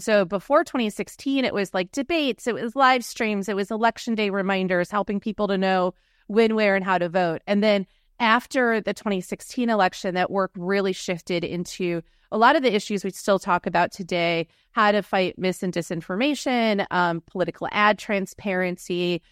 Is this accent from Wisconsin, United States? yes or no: yes; Green Bay, Wisconsin, United States; moved away as an adult; now in Washington, D.C., United States; I am originally from Green Bay, Wisconsin. Still a very proud Wisconsinite, but moved out to Washington, D.C. 21 years ago to work in politics.